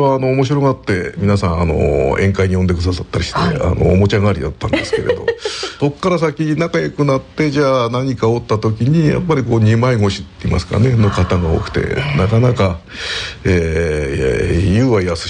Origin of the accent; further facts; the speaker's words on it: Shimizu, Shizuoka, Japan; now in Niigata, Japan; はい、静岡の出身でございます。まあ今もう静岡市に合併されちゃいましたけど、旧清水市の出身ですね。